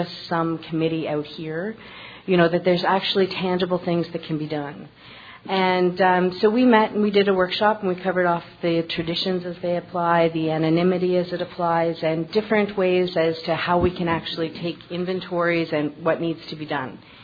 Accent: Winnipeg, Manitoba, Canada; I'm here from Winnipeg, Manitoba

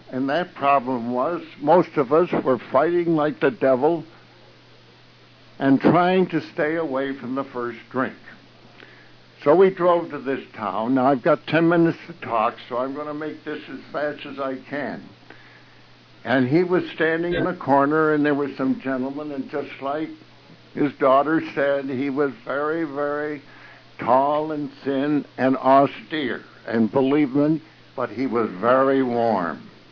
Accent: East Coast, United States; now in Ashland, United States; And I'm from the East Coast, and you can tell that from my lingo.

